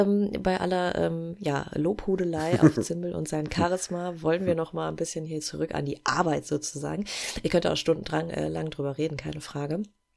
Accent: Essen, North Rhine-Westphalia, Germany; Zeche Karl, also in meiner Heimatstadt und in meinem Wohnort

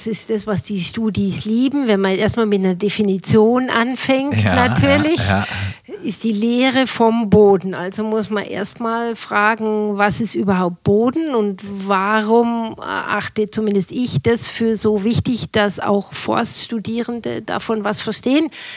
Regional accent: Bavaria, Germany; moved away as an adult; now in Göttingen, Germany; Also hier in Göttingen seit 18,5 Jahren, aber ich komme ja aus Bayern. Was man unter Umständen hören wird.

